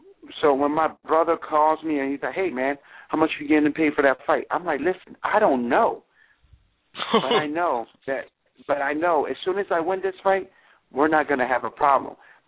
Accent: East Coast, United States; I am from the East Coast, you know.

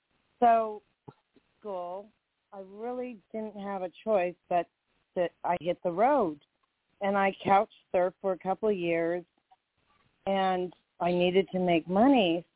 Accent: North Hollywood, California, United States; But, you know, I was born in North Hollywood. I grew up in the Valley, pretty much raised by my father, who he was a trailblazer in motocross.

